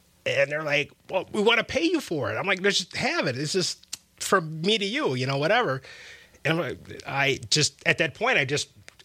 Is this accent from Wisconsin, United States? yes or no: yes; Wisconsin, United States; Yeah, so I'm born and raised in Wisconsin. My mother is from Wisconsin.